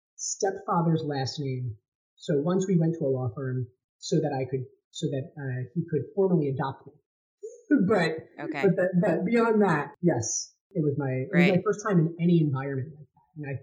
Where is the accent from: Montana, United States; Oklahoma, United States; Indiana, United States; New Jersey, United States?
New Jersey, United States; I went to Woodbridge Vo-Tech. I grew up in Middlesex County. I still live in Middlesex County. I love it here.